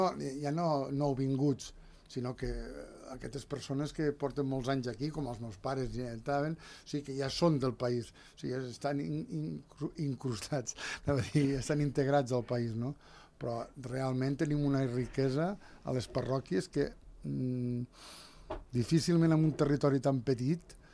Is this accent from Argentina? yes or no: no; Andorra; Som andorrans, i aquí conto també els residents, que també ho són, som andorrans